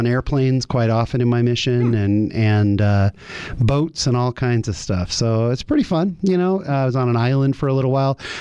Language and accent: English; San Jose, California, United States; Yeah, I grew up in San Jose, California, the Bay Area.